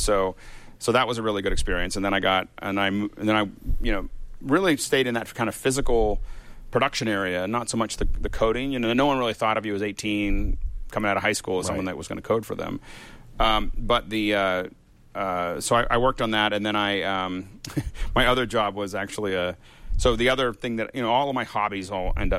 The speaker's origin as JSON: {"language": "English", "region": "Pennsylvania", "country": "United States", "tie": "born or raised there", "said": "Yeah, Pennsylvania. So, I mean, we grew outside of Pittsburgh, but where I grew up."}